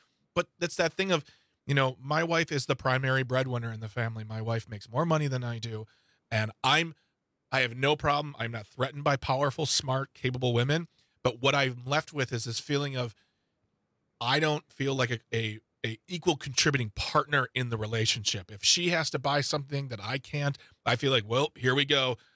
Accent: Midwest, United States

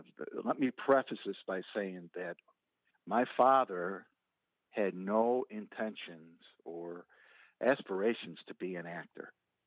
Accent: Chicago, Illinois, United States; growing up in Chicago on the Northwest Side, Portage Park.

